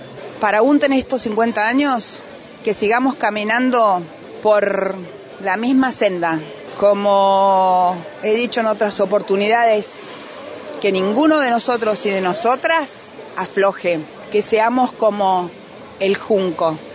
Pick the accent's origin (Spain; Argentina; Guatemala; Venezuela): Argentina; por lo que tanto nos ha costado como argentinos desde el inicio de la democracia en 1983